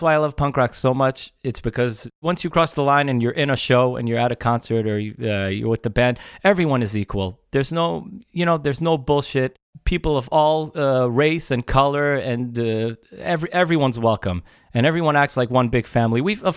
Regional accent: Israel; It can't be, we're from Israel and we're showing how bad it, you know, we tried to show both sides so anyone can relate to it

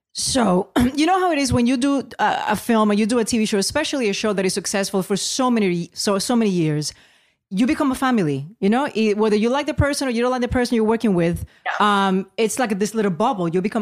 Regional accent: Puerto Rico; I had a poster growing up in Puerto Rico of Ralph Macchio.

